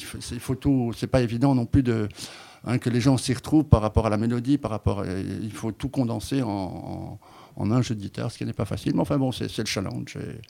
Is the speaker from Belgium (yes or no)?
yes; Brussels, Brussels-Capital Region, Belgium; now in France; Comme je viens de Bruxelles, j'ai une éducation musicale plus anglo-saxonne que francophone. Donc quand je suis arrivé en France en 2004